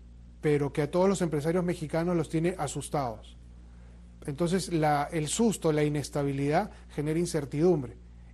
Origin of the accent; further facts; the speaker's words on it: Venezuela; soy venezolano, hice toda mi vida industria en Venezuela